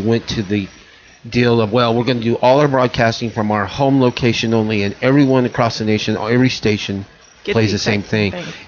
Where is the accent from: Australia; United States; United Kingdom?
United States; New Mexico; because I grew up near Albuquerque where there are probably close to a dozen Christian radio stations, and when we got up here, there was nothing.